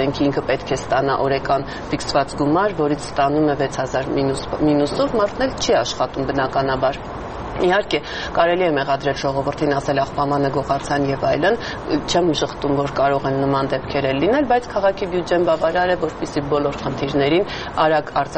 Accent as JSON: {"language": "Armenian", "region": "Yerevan", "country": "Armenia", "said": "քաղաքացու մեջից ենք մենք բոլորս, Երևանից ենք, բոլորս ամեն օր առնչվում ենք այս խնդիրներին"}